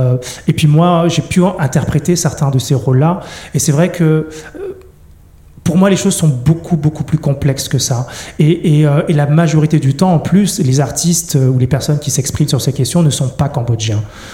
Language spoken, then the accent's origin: French; France; born there; Mes parents sont du Cambodge. Moi, je suis né en France, mais c'est un pays que j'ai découvert assez tard.